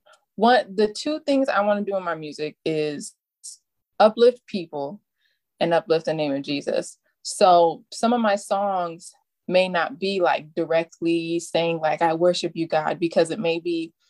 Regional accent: Fresno, California, United States; moved away as an adult; also born or lived in Huntsville, Alabama; Well, so you already said I'm from Fresno, California. I was born and raised there. I lived there until I was 18. I went to school in Huntsville, Alabama, which is like across the country in the South.

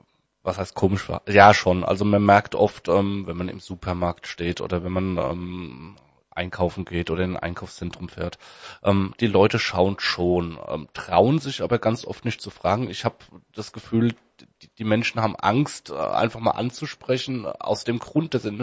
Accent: Hesse, Germany; wir sind ja aus dem Rhein-Main-Gebiet. Also wir sind hier in einer sehr multikulturellen, offenen Region von Deutschland zwischen den großen Städten. Also wir haben Darmstadt, Mainz, Wiesbaden, Frankfurt, Aschaffenburg natürlich.

